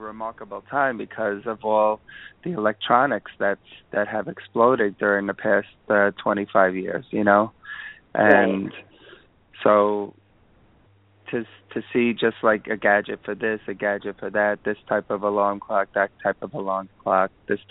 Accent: New York, United States; born there; Well, I was born in New York, so I've always been around parking.

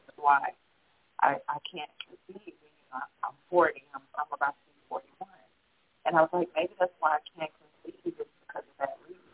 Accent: Dallas, Texas, United States; I ended up coming back to my family in Dallas, because I'm originally from Dallas.

